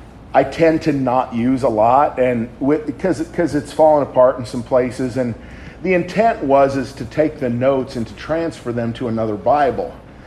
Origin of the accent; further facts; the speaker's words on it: Kansas, United States; now in Pensacola, United States; I've been in Pensacola, Florida for 18 years. I'm originally from Western Kansas.